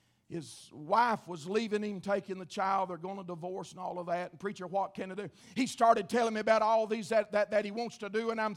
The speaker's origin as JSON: {"language": "English", "region": "Georgia", "country": "United States", "tie": "born or raised there", "also_born_or_lived": "Murphy, North Carolina", "said": "When I was growing up, I was born in Murphy, lived west of Murphy until I was a young boy, and then moved to Georgia."}